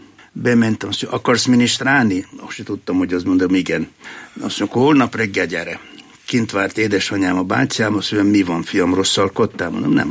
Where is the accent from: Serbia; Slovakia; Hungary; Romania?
Serbia; Novi Sad, Vojvodina; born there; 1945-ben születtem, február 22-én Újvidéken. Akkor az már Jugoszlávia volt. De a Vajdaság területén akkor valami fél millió magyar élt, és nekünk megvolt egy bizonyos önállóságunk, autonómiánk. Én magyar iskolába jártam